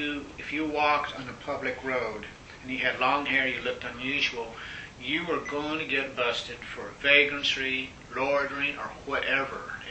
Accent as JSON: {"language": "English", "town": "Dallas", "region": "Texas", "country": "United States", "tie": "born or raised there", "lives_now": "Atlanta, United States", "said": "No, I'm from Dallas, Texas. That's where I was raised."}